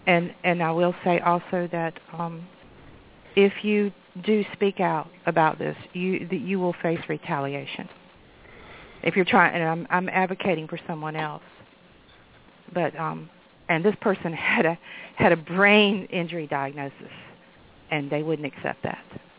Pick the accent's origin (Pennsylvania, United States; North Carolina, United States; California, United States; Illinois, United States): North Carolina, United States; I just wanted to say I'm from North Carolina